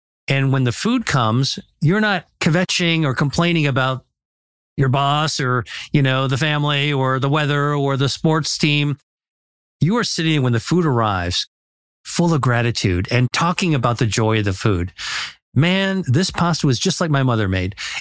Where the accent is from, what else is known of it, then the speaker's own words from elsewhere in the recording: United States; I came from America. I landed in Italy.